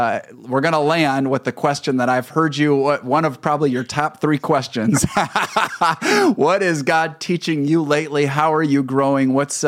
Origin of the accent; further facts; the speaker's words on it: Fort Wayne, Indiana, United States; My hometown, Jason.